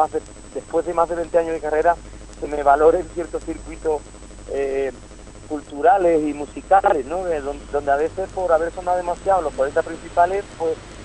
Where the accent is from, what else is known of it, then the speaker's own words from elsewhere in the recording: Andalusia, Spain; Al día siguiente estamos en una tierra muy cercana a la mía, de Jerez, somos gaditanos